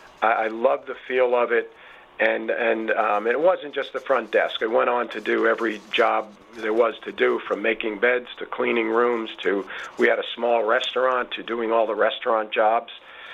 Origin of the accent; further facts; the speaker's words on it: Long Island, New York, United States; His job when I was growing up in Long Island was driving a truck